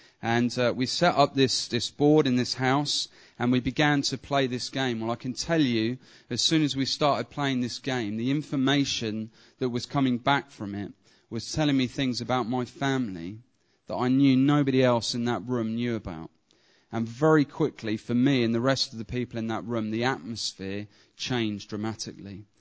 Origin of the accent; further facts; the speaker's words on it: Woking, South East England, United Kingdom; I was brought up mainly around Woking in Surrey.